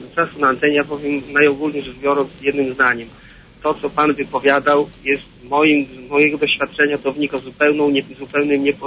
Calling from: Podlaskie Voivodeship, Poland; Ja pochodzę z województwa podlaskiego, z parafii Świętej Wody w Gasilkowie

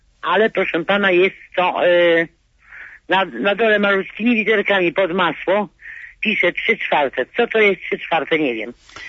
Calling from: Warsaw, Masovian Voivodeship, Poland; Ja nie jestem rolniczką … z Warszawy.

